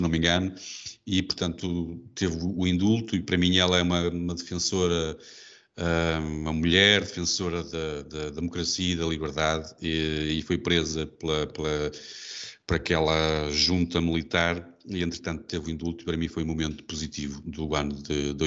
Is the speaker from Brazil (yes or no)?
no; Portugal; envergonha-me enquanto português